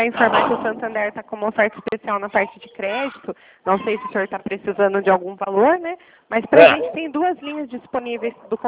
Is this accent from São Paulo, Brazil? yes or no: yes; Araras, São Paulo, Brazil; Eu sou de Arara.